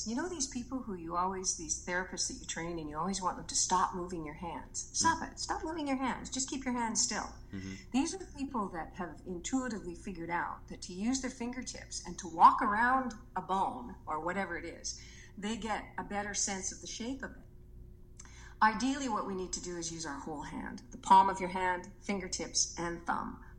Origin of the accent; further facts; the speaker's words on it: Vancouver, British Columbia, Canada; also born or lived in Kamloops, Canada; Well, I was born in Vancouver. Vancouver has been my my hometown all my life. I had a brief period of 8 years where I lived in Kamloops.